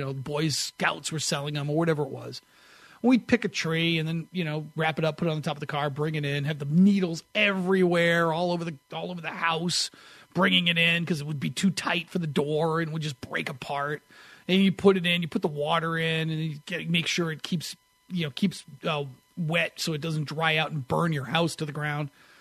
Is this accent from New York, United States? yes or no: no; New Hampshire, United States; my wife, who's from Florida, and I'm from New Hampshire, I grew up having real trees in my house